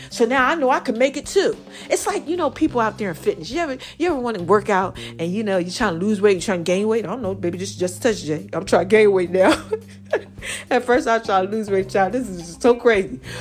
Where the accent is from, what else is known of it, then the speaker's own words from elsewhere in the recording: New Jersey, United States; Okay, I'm from New Jersey.